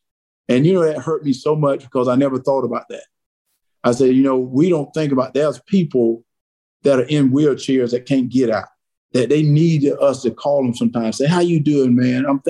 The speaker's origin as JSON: {"language": "English", "region": "Georgia", "country": "United States", "tie": "born or raised there", "said": "you know, I grew up in South Georgia. I went to church. I love my parents. I love God."}